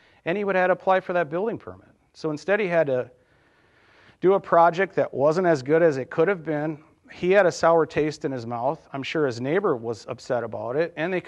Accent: Los Angeles, California, United States; born there; I was born in Los Angeles, and that is the homeless capital of America right now.

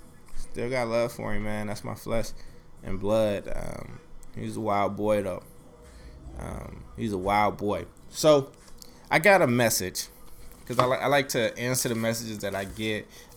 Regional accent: Oakland, California, United States; they was in love with LA and Oakland music. And so I was from Oakland.

